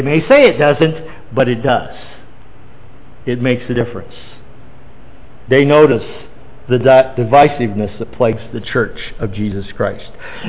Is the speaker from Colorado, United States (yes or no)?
yes; Colorado Springs, Colorado, United States; In 1981, the church that I grew up in Colorado Springs, a church of 600 people, split.